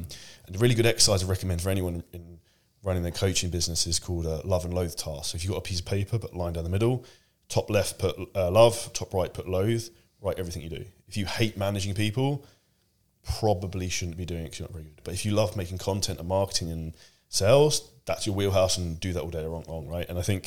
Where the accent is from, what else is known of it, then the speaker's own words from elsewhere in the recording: United Kingdom; This is not down talking people from Europe, because I'm obviously British, so I can say this.